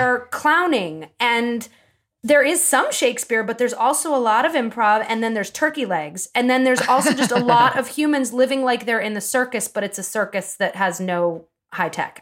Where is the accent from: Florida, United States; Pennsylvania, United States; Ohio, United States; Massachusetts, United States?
Massachusetts, United States; Boston; I'm actually from the Boston area.